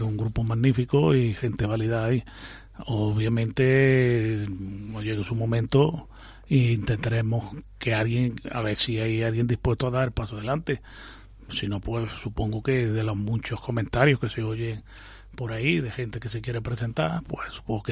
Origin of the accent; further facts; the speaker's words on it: Arjona, Andalusia, Spain; desde que comencé en mi pueblo de Arjona, a ver, cuando tengo uso de razón